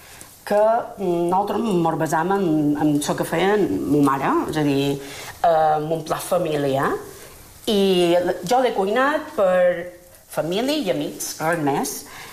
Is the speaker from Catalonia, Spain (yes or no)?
no; Sa Pobla, Balearic Islands, Spain; I som dues germanes de la Pobla, que no som cuineres.